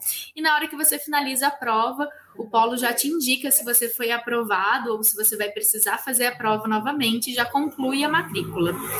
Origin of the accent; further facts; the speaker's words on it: Rio de Janeiro, Brazil; accent: chiado; eu, com esse sotaque chiado, sou do Rio de Janeiro. E lá no Rio de Janeiro, nós recebemos dois documentos diferentes.